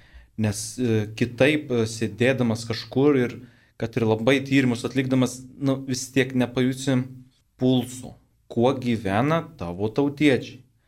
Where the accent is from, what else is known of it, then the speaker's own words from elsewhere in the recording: Marijampolė, Marijampolė County, Lithuania; Įsidarbino Marijampolėje, tuo labai džiaugiuosi ir didžiuojuosi, kad grįžau į savo gimtąjį kraštą